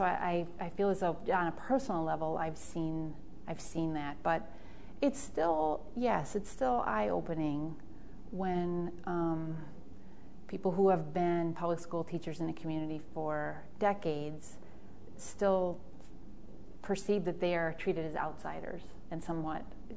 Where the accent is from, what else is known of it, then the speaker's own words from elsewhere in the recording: Grafton, Wisconsin, United States; where I grew up in Grafton, Wisconsin